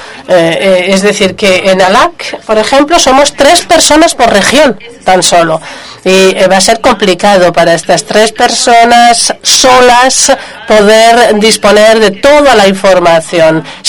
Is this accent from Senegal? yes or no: yes; Senegal; de Senegal.